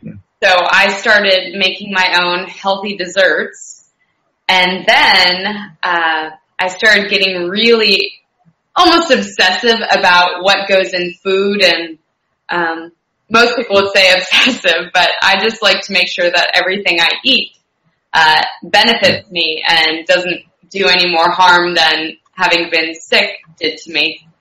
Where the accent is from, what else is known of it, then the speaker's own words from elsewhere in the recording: Seattle, Washington, United States; I told you I was originally from Seattle. And then when I was in school in Seattle, I did an internship in Orlando, Florida.